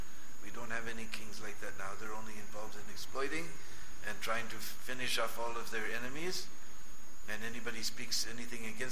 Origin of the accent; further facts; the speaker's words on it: United States; I was feeling embarrassed to tell anybody I'm American.